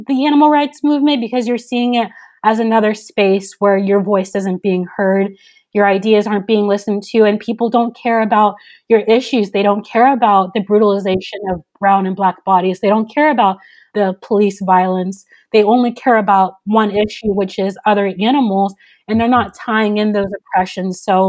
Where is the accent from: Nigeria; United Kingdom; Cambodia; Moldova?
Nigeria; now in United States; I'm Nigerian, so I've been an immigrant in this country, in the United States, where I live as an outsider for as long as I can imagine.